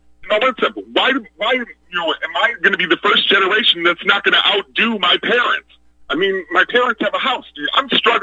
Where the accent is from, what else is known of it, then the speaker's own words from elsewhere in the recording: Alabama, United States; when our governor, Kay Ivey, because I'm from Alabama, unfortunately